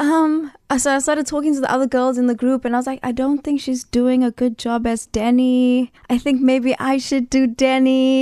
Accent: Durban, KwaZulu-Natal, South Africa; Well, I grew up in Durban. I'm a Durban girl. I grew up in Sherwood. I went to Durban Girls High. I went to Bria Primary. I've lived here my whole life.

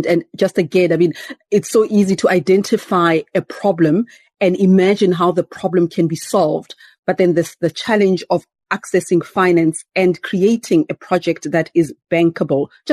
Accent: Johannesburg, Gauteng, South Africa; also born or lived in Soweto; I was born in Soweto. I've lived in Johannesburg all my life.

